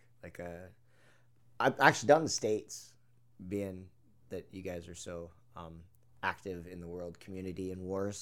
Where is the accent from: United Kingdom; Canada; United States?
Canada; I said, first of all, I'm not a veteran and I'm Canadian.